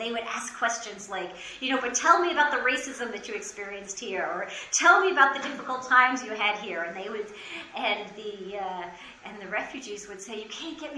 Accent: Washington, District of Columbia, United States; I'm from Washington, D.C., so I think I was raised to think, you know, like the government knows what they're doing.

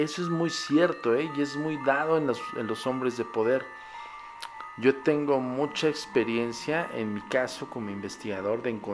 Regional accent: Mexico; en mi país, en México.

